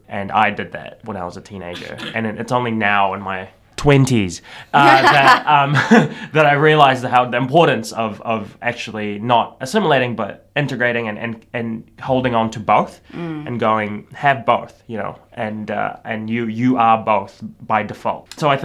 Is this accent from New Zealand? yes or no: yes; New Zealand; obviously I grew up in New Zealand and I grew up around like Māori culture and kapahaka and the connection with tangata whenua